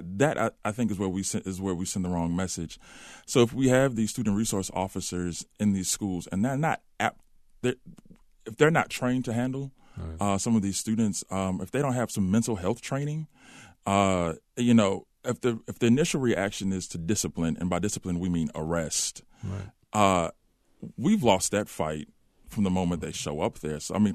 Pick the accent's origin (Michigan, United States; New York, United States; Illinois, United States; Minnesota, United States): Illinois, United States; Chicago; Again, for me, growing up in Chicago in the 1990s, this was normal.